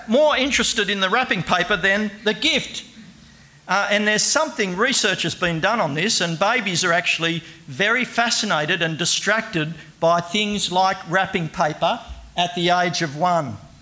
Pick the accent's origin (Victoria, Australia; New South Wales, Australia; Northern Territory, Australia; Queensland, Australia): New South Wales, Australia; This is for, I come from Western Sydney originally.